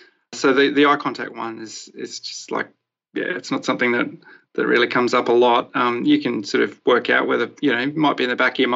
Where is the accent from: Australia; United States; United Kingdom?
Australia; Brisbane, Queensland; I was born in Brisbane and brought up here.